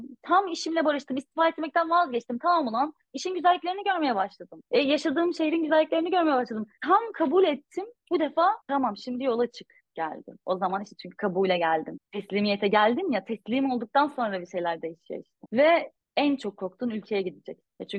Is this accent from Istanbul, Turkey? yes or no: yes; Istanbul, Turkey; Ben İstanbul'da bir apartman dairesinde büyüdüm. Annem dışarı çıkmamıza bile izin vermezdi. Çok tehlikeli bir yerde. Ok meydanında büyüdüm ben yani.